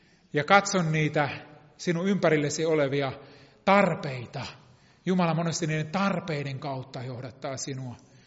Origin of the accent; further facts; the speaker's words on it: Israel; että hei kaveri, että mä oon Israelista.